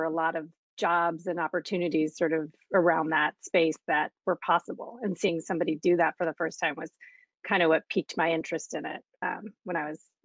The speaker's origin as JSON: {"language": "English", "region": "Iowa", "country": "United States", "tie": "born or raised there", "also_born_or_lived": "Massachusetts", "said": "I grew up in Iowa and Massachusetts, and I didn't know any filmmakers and had no idea what Los Angeles was like or if I could even go there."}